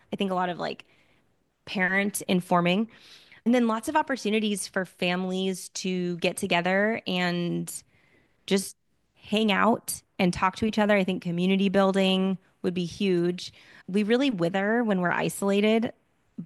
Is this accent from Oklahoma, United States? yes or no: no; California, United States; I grew up in Southern California too, actually, and I went to school up in Northern California, and my husband's from here.